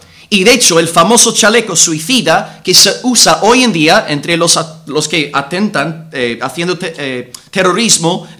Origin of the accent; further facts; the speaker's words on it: Northern Ireland, United Kingdom; del conflicto de Irlanda del Norte, de donde soy yo